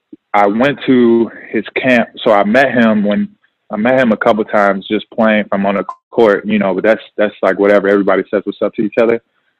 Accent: Gary, Indiana, United States; I grew up in Gary, Indiana, with my mom and my grandma in the house. And we were close to Chicago, about 30 minutes.

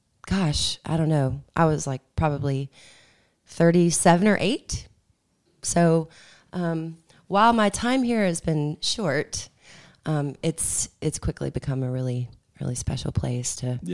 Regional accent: Memphis, Tennessee, United States; There's a record when I was in a duo … you know, we're from Memphis, and just starting to learn about music

